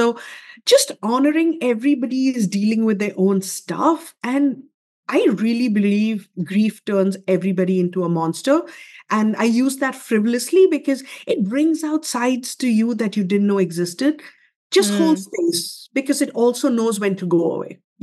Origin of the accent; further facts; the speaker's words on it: India; even though I'm Indian, math is not my forte